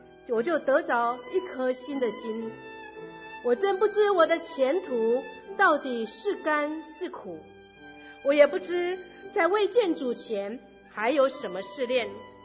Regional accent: Taiwan; born there; 我出生在台湾一个非常传统的家庭，信仰这件事就像一个传承。在我的家族中，我们没有个人的信仰，父母的信仰就是儿女的信仰，

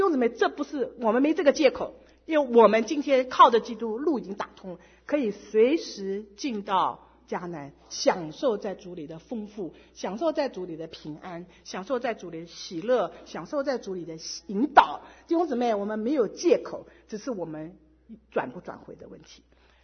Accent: China; 这虽然不是我们中国人背景里的一件事

